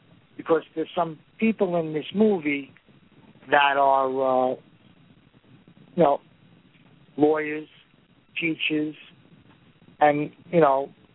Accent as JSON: {"language": "English", "town": "Bronx", "region": "New York", "country": "United States", "tie": "born or raised there", "said": "But my story is, I grew up in the Bronx, in an Italian neighborhood, family of three boys."}